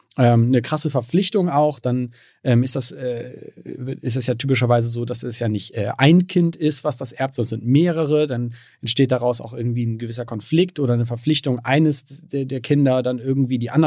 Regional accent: Harburg, Hamburg, Germany; wir sind halt in Harburg zur Schule gegangen und haben da uns so durchgeboxt

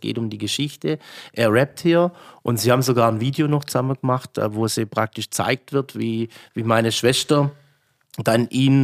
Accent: Baden-Württemberg, Germany; Aus Württemberg, ah, wo ist Württemberg? Und dann sagst du, ja, Stuttgart in der Nähe

